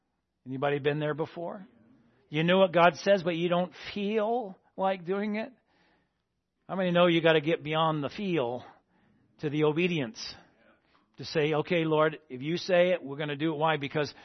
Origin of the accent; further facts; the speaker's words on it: Vermont, United States; I'm from Vermont, so we just go to work.